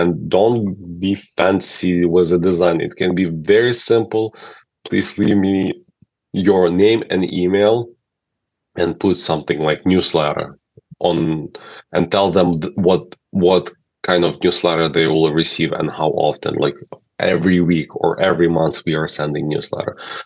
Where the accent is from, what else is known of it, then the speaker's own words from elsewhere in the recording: Ukraine; I'm originally from Ukraine.